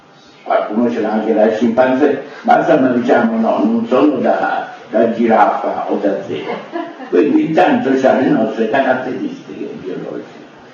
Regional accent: Florence, Tuscany, Italy; now in Milan, Italy; io fiorentino, quando ero a Firenze

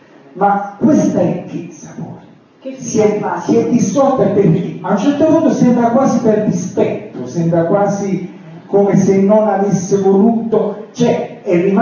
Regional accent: Naples, Campania, Italy; now in Florence, Italy; io sono napoletano, quindi sono da poco a Firenze

